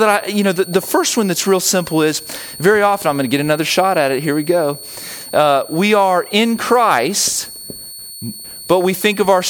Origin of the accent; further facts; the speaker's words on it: the South, United States; I never really understood how being a Southerner, where I lived, affected everything that I thought about the world. But I move up north and they would constantly make fun of me. Just about like the way that I would talk